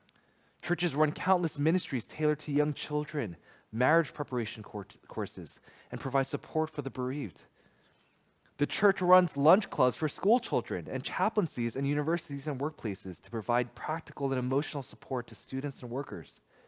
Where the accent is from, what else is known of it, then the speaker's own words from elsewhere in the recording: New Jersey, United States; So I grew up in New Jersey all the way through high school, New Jersey Elementary School, New Jersey Middle School, New Jersey High School